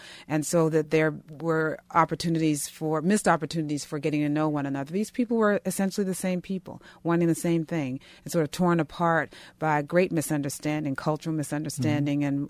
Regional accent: Washington, District of Columbia, United States; I was raised in Washington.

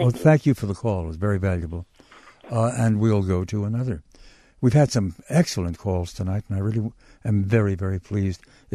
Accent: Brooklyn, New York, United States; I was raised in Brooklyn many, many years ago, to be sure.

